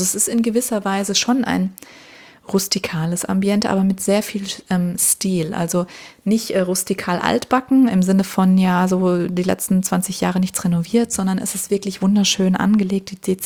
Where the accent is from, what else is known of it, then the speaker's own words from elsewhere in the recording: Hesse, Germany; Wir kommen ja aus der Nähe von Frankfurt am Main.